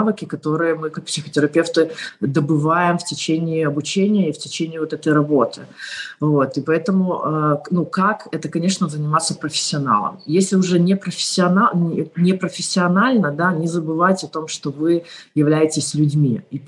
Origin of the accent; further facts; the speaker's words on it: Ukraine; я тоже украинка, я эмоциональная женщина, да, и я болею и болю за всю Украину и за всех бойцов.